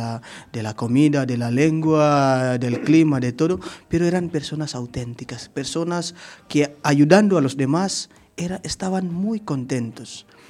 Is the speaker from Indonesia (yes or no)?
yes; Indonesia; Spanish is a second language; moved away as an adult; now in Spain; yo vengo de Indonesia, donde yo conozco a Jesús, yo conozco los valores evangélicos, mis padres, mis abuelos, gracias a los misioneros